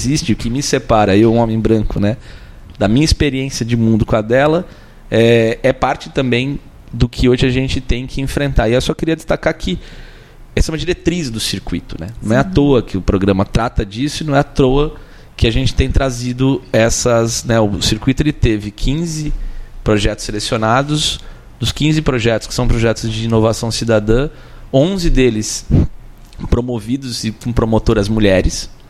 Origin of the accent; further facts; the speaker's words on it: Jundiaí, São Paulo, Brazil; que eu cresci num prédio lá em Jundiaí